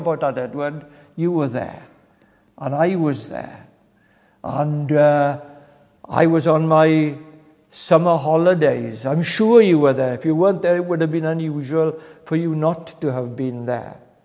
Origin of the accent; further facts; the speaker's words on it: Wales, United Kingdom; And I'm a Welshman. I'm emotional. I jump up when Wales scores